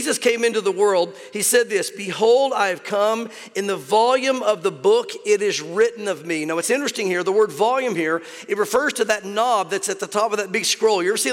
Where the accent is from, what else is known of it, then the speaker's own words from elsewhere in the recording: the South, United States; But the reality is that growing up in the South like I did, prophecy is something you never really heard about very much.